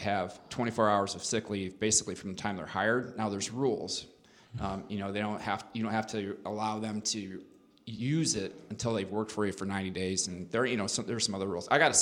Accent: St. Helena, California, United States; But, you know, that's what we grew up doing in St. Helena.

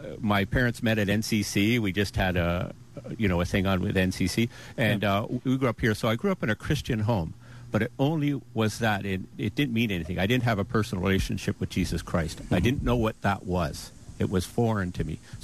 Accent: Fort Erie, Ontario, Canada; also born or lived in St. Catharines / Niagara Falls; No, I was born in Fort Erie.

